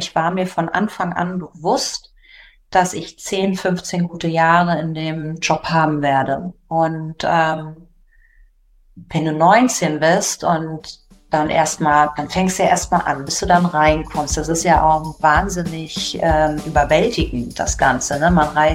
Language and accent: German; Berlin, Germany; ich komme aus Berlin und habe 2006 an der Berliner Artistenschule absolviert